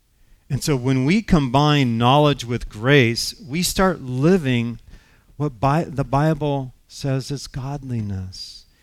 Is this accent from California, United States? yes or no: yes; San Jose, California, United States; And we grew up in San Jose, which is in the Bay Area, so I have to give you a picture. It's a valley.